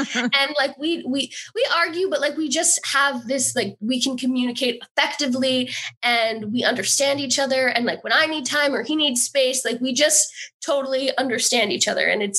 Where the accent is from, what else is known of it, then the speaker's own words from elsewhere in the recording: Hackettstown, New Jersey, United States; One day I was from Hackettstown, New Jersey